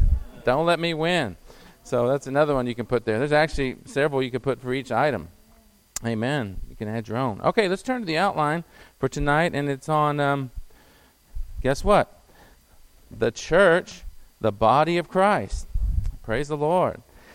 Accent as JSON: {"language": "English", "town": "San Antonio", "region": "Texas", "country": "United States", "said": "I'm from San Antonio, and I recognize a lot of you here."}